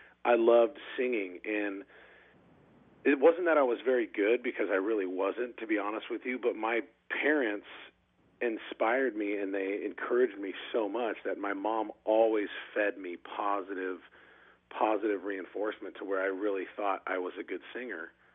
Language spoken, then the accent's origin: English; Covina, California, United States; I grew up in Covina, California.